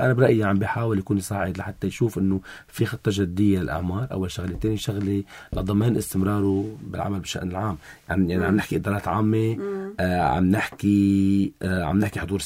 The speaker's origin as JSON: {"language": "Arabic", "country": "Lebanon"}